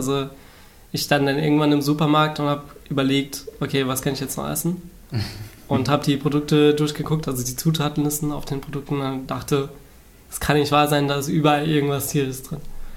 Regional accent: Berlin, Germany

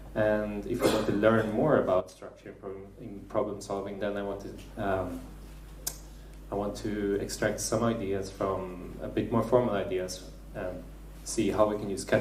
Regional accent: Stockholm, Stockholm County, Sweden; This is my city. I'm from Stockholm in Sweden, you know, Venice of the North, very beautiful city.

